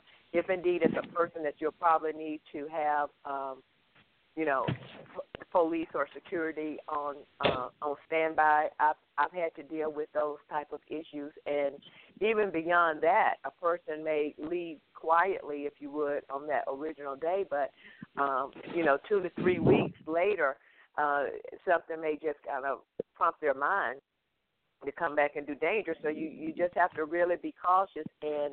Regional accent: Mississippi, United States; my mother was one of the first Head Start workers where I grew up in Mississippi.

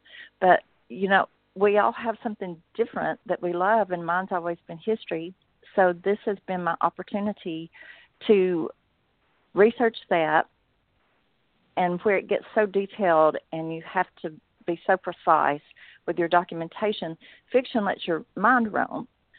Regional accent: Tennessee, United States; I grew up in Tennessee, and of course, we're surrounded by the Civil War. I'm from an area where there's still cannons sitting in people's front yards

